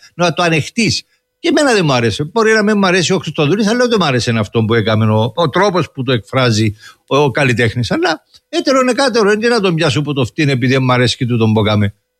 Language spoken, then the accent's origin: Greek; Pelendri, Limassol District, Cyprus; και εγώ μεγάλωσα στο Πελέντρι. Από 0 έως 5 χρόνων στο Πελέντρι μεγάλωσα. Τα πρώτα μου βήματα εκεί τα έκανα.